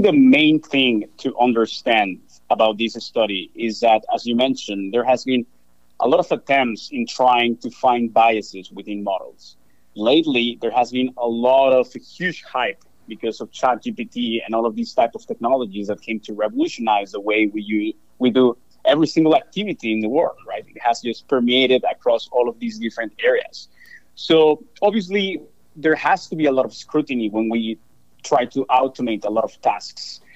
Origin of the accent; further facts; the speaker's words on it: Monterrey, Nuevo León, Mexico; now in Menlo Park, United States; I'm from Monterrey in Mexico. And I graduated last year from law school and from engineering and physics back in Tec de Monterrey, in the same city where I was born.